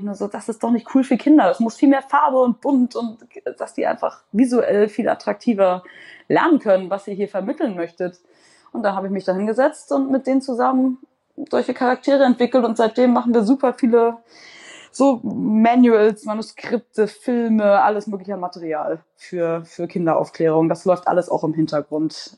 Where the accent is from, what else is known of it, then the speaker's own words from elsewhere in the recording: Hamburg, Germany; Ich bin einfach in Wellingsbüttel oben aufgewachsen in Hamburg.